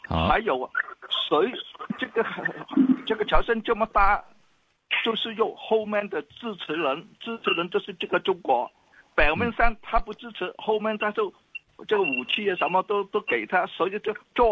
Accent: Australia; 我们澳洲人也要维持这个世界的规矩

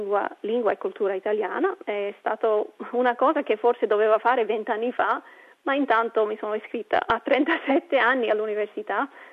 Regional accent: Brisbane, Queensland, Australia; Sono cresciuta qui a Brisbane, in Queensland, e sono stata sempre qui. Non sono mai stata, diciamo, a vivere in Italia

